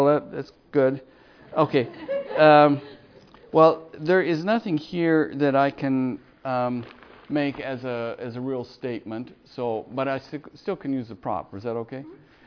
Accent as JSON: {"language": "English", "country": "Canada", "tie": "born or raised there", "said": "My relatives basically came from the United Kingdom. I grew up in Canada. My parents were both American and Canadian, so I've had a loyalty to both from the very beginning and hardly knew there was a difference."}